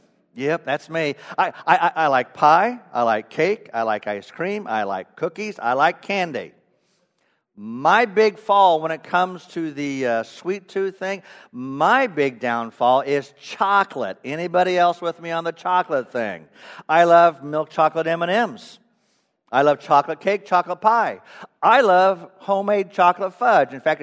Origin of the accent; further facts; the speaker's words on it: Monmouth, Illinois, United States; my mom worked part-time at a department store in downtown Monmouth, Illinois, my hometown, Western Illinois.